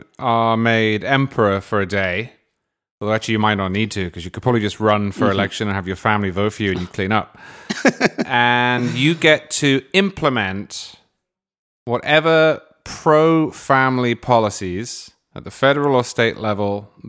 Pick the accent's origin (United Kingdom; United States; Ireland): United Kingdom; England; I grew up in England, which is not really Europe, but we went to France and Italy a great deal because you can drive there.